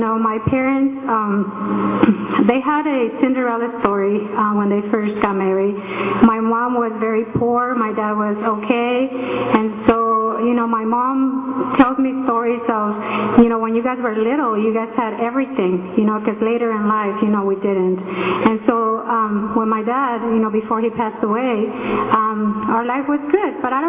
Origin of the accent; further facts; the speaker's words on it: Mexico; English is a second language; moved away as an adult; now in United States; So all of you know from my accent, I'm Mexican. I came to the States when I was 19 years old. So I grew up in Mexico